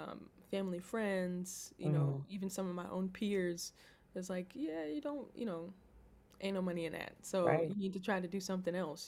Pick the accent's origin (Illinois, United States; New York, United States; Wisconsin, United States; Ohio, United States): New York, United States; Bronx; Well, I grew up in the Castle Hill part of the Bronx